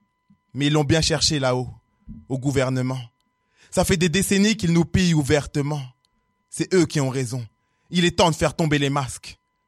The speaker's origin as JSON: {"language": "French", "country": "France", "tie": "born there", "said": "Je suis né en France"}